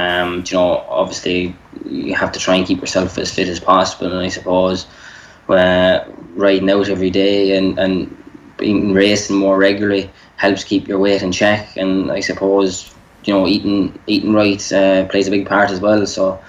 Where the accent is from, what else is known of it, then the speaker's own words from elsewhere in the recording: Castlederg, Northern Ireland, United Kingdom; now in Ireland; I'm from Castledarg originally in County Tyrone.